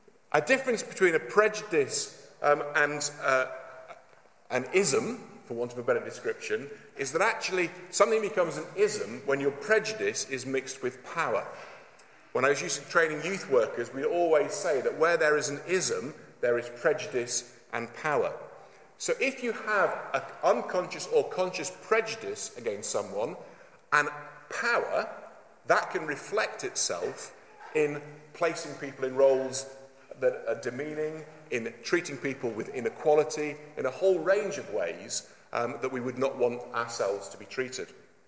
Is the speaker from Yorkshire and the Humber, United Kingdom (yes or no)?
yes; Yorkshire and the Humber, United Kingdom; But that wasn't the only kind of rules and regulations that I grew up with in Yorkshire